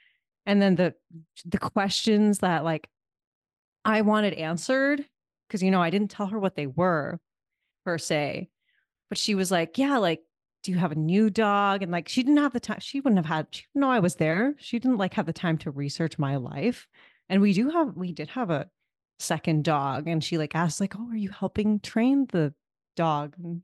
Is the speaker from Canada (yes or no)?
no; India; I'm Indian.